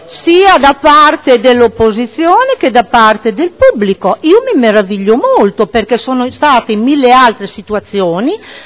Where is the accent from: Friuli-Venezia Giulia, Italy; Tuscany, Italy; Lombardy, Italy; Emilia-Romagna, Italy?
Emilia-Romagna, Italy; Riccione; posso parlare di Riccione, vengo da Riccione